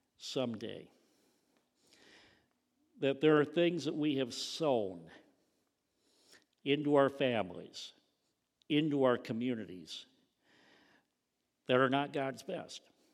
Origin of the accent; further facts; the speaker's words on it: Greenville, Michigan, United States; born there; I was born in the city of Greenville, Michigan.